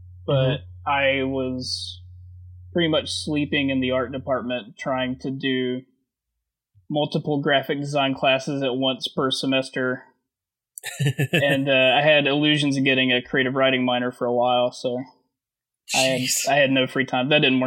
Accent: Denton, North Carolina, United States; I grew up in a tiny town that no one has ever heard of before called Denton, North Carolina, like Denton, Texas, but the opposite.

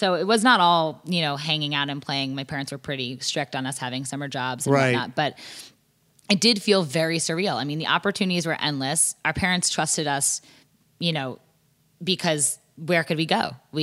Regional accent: Massachusetts, United States; So I grew up just outside Boston. My, yeah, family still lives there.

